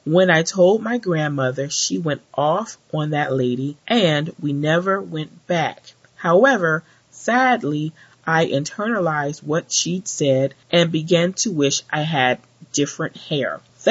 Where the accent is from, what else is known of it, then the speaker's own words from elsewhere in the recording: New Orleans, Louisiana, United States; Born and raised in Nolo, I know that managing 4C hair in the humid heat of July requires some strategic planning and care as well.